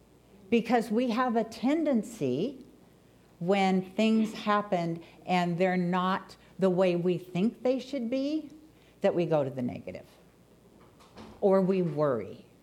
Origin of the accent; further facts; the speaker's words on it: North Bend, Washington, United States; when I grew up in North Bend, Washington. There were 900 people that lived in North Bend, 30 miles east of Seattle